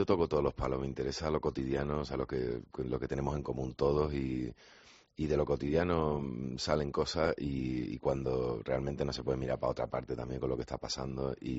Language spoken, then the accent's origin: Spanish; Seville, Andalusia, Spain; Yo soy muy andaluz, sin duda.